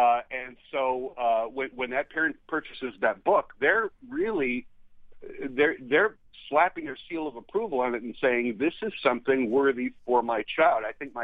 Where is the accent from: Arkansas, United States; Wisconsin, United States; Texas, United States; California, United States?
California, United States; Los Angeles; I think about me being a little five-year-old kid growing up in Los Angeles in the 60s.